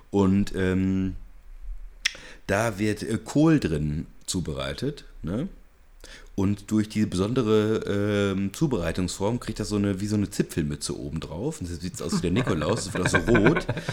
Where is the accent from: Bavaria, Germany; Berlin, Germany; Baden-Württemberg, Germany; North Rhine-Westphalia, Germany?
North Rhine-Westphalia, Germany; Ja, tatsächlich, ich komme aus dem Siegerland, ne?